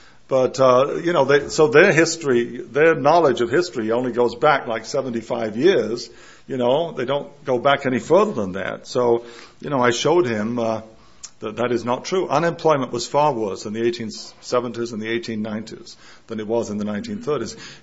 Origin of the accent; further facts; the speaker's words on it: England, United Kingdom; Even in my hometown in England, there's been demonstrations by workers in an oil refinery against foreign workers